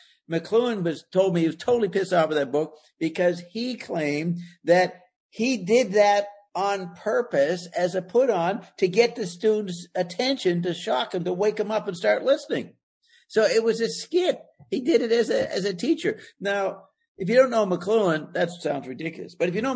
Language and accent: English; France; I met him when I was a kid in France, growing up in France.